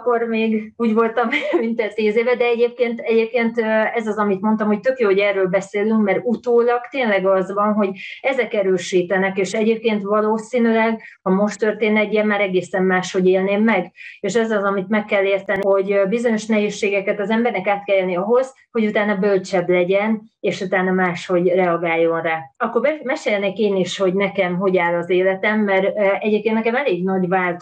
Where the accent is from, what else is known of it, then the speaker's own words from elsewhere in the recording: Hungary; moved away as an adult; úgymond bevándorló vagyok, tehát hogy nem csak, hogy nincsenek kapcsolataim ismerőseim, de én egy külföldi vagyok, aki ide jött, ráadásul Magyarországról.